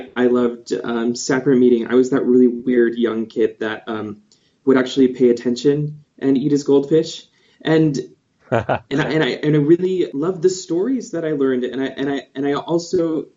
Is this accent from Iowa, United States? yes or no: no; Fresno, California, United States; born there; So I was born in Fresno, California. Both of my parents are LDS. My mother is a convert.